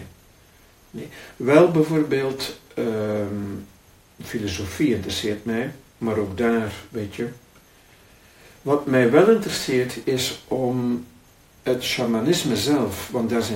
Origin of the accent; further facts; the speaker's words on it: Ghent, Flanders, Belgium; born there; mijn vader die was van Zeelen, mijn moeder, haar ouders waren van West-Vlaanderen. Maar ik ben in Gent geboren.